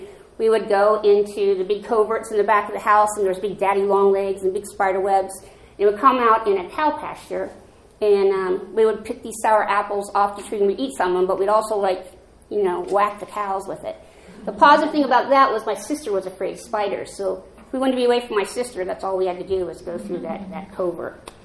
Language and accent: English; Pennsylvania, United States; born there; I was born in Pennsylvania. My mom and my dad both came from there.